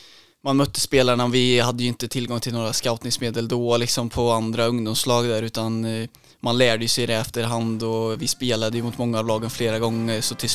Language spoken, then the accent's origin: Swedish; Tidaholm, Västra Götaland County, Sweden; 3-4 som jag var van vid hemma i Tidaholm